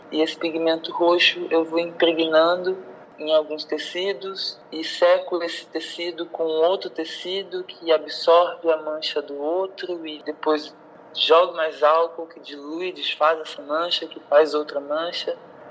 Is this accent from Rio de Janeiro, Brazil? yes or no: yes; Itaboraí, Rio de Janeiro, Brazil; do Brasil, de Itaboraí, de onde eu vim